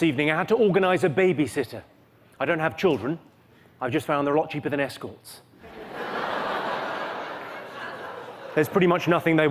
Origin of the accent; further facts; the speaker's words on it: United Kingdom; I'm from Great Britain, obviously. What makes Britain great is our ability to laugh at ourselves.